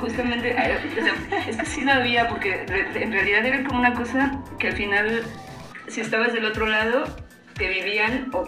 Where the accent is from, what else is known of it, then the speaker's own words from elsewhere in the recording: Mexico City, Mexico; Yo crecí en la Ciudad de México, soy del sur de la Ciudad de México